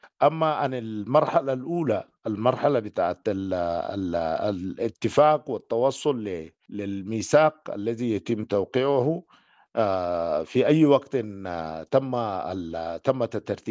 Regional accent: Sudan; نحن ما جزء من الفعل السياسي السوداني وجزء من الثورات المتراكمة في السودان، ونحن سودانيين

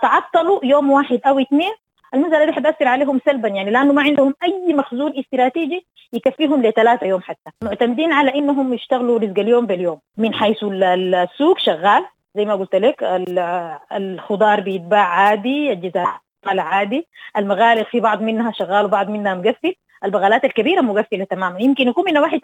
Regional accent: Sudan; نحن كشعب سوداني

